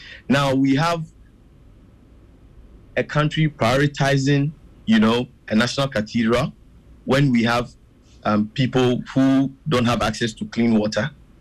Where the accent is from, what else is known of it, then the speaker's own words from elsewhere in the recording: Ghana; So the question you asked, whether I feel proud as a Ghanaian in this moment, I'll tell you I've never felt proud about the way leadership has handled